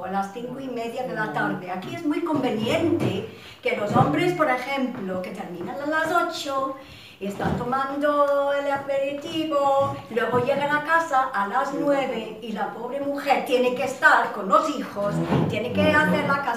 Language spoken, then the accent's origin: Spanish; England, United Kingdom; Spanish is a second language; now in Spain; Inglaterra.